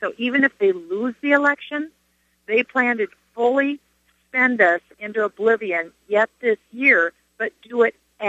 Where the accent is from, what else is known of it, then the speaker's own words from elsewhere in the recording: Minnesota, United States; Also, in my home state of Minnesota, there has been an attempt